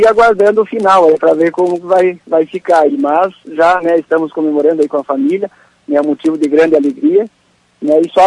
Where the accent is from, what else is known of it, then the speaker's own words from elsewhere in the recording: Lagoa Vermelha, Rio Grande do Sul, Brazil; não podia ser diferente aqui em Lagoa Vermelha, que é um município, né, que gosto de coração, né, minha terra natal.